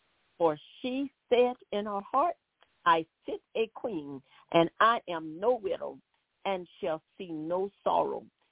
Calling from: New Orleans, Louisiana, United States; I am calling from New Orleans, Louisiana.

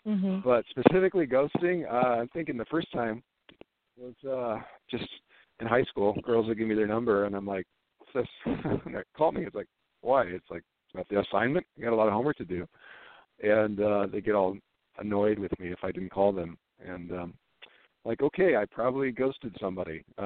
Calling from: Washington, United States; And I'm calling from Washington.

